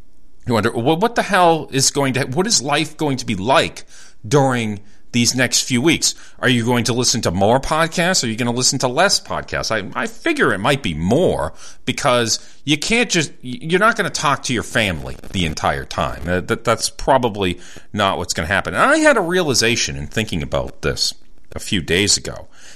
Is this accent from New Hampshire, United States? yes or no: yes; Nashua, New Hampshire, United States; I grew up in Nashua